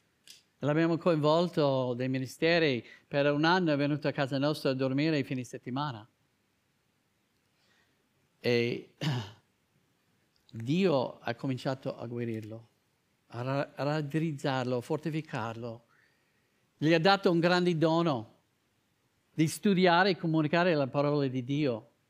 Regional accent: United States; Io crescendo negli Stati Uniti, c'era un gruppo, e poi era molto comune, io lo dico in inglese, poi cercherò di tradurre, dice move with the movers.

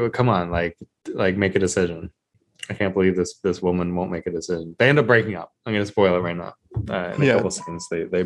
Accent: United Kingdom; I'm quite British and this is how I talk.

